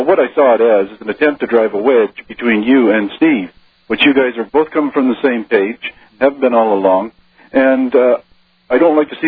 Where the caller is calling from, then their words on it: Canada; Calling you from Canada, Alex.